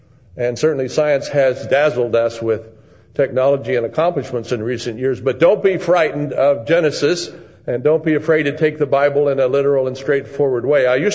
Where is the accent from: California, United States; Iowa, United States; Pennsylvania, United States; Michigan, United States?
California, United States; San Diego; Actually, I grew up in San Diego and went to San Diego State and then up to Stanford.